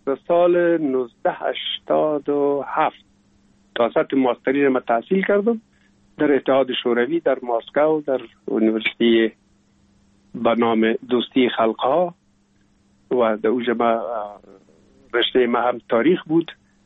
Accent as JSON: {"language": "Persian", "region": "Kabul", "country": "Afghanistan", "tie": "born or raised there", "also_born_or_lived": "Pul-e Khumri", "said": "ما در شهر پلخمری به دنیا آمدیم، یعنی در ولایت بغلان شهر پلخمری، و تا یک سالگی ما هم در موش گذاشتندیم. بعد از او جاب کار بابیم حساب در کابل میکرد و انتقال کرد به اینجا. ما هم همراه مادرم با بابیم یا پدرم آمدیم به کابل و دیگه باز این کابل تقریبا دائمی همیشه باشنده شدیم."}